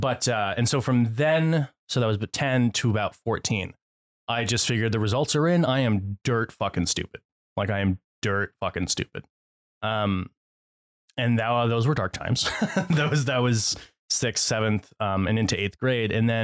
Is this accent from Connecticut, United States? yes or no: yes; Connecticut, United States; so growing up, I grew up in Connecticut.